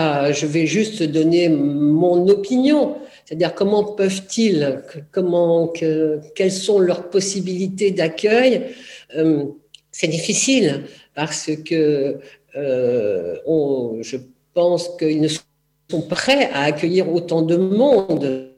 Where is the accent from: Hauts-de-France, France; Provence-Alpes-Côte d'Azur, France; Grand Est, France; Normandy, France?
Grand Est, France; born there; moi quand je suis née donc dans le Nord-Est, nationalité italienne, puisqu'on n'était toujours pas naturalisé, et je suis née là, dans ce que je vous ai dit, une rue où il n'y avait pratiquement que des Italiens.